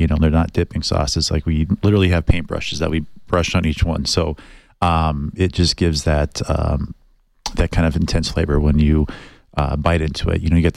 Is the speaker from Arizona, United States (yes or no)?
yes; Tucson, Arizona, United States; I thought I had a high spice tolerance growing up in Tucson